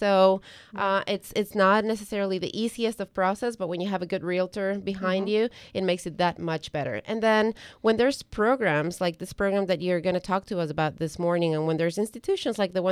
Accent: Ecuador; I'm from Ecuador

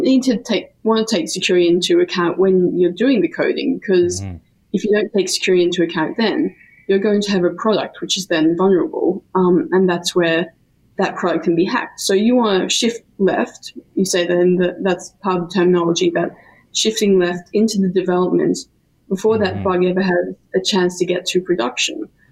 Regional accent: Melbourne, Victoria, Australia; growing up in Melbourne

